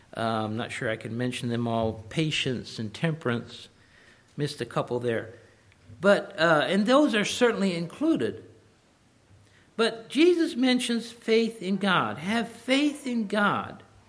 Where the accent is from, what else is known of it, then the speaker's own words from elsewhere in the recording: Kentucky, United States; Reminds me of where I grew up there in Kentucky. About a 3/4 mile from our house, there was this sharp little hill.